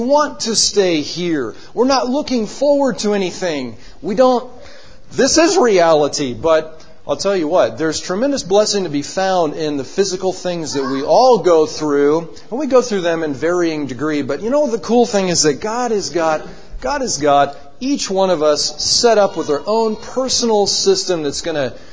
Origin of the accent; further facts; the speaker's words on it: Bozeman, Montana, United States; Yes, like Brother Kevin just said, we're from Bozeman